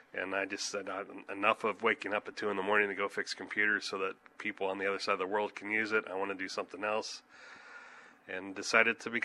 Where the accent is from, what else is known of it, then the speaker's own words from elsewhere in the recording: Texas, United States; also born or lived in Ohio; Lived there for, you know, the first decade of my life, then moved to Texas, and I grew up in Texas. Went to the University of Texas